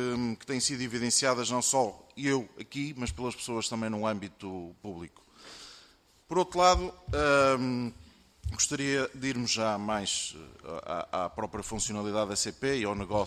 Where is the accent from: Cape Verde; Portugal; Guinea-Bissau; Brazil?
Portugal; Braga, Norte; eu falo por mim, eu sou de Braga